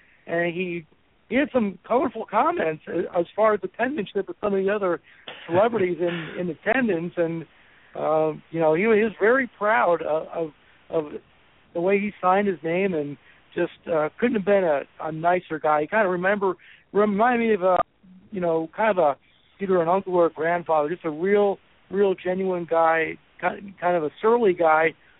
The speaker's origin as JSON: {"language": "English", "region": "Pennsylvania", "country": "United States", "tie": "born or raised there", "said": "I grew up in the Lehigh Valley area."}